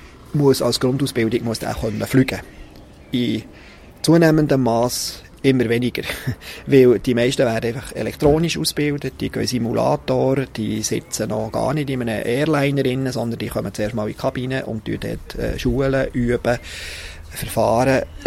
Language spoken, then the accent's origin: German; Switzerland; Bei uns in der Schweiz, mit dem sehr, sehr engen Struktur, topografisch, mit natürlich auch Seen